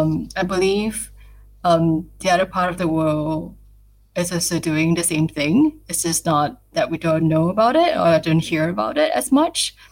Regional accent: Malaysia; because I'm from Malaysia, but I've never grew up using acupuncture.

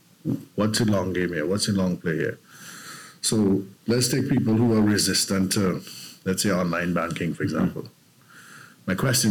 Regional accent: Chaguanas, Trinidad & Tobago; but I basically grew up in Chaguanas, and for people who don't know where that is or don't live in Trinidad, I grew up in the middle of a cane field, quite literally.

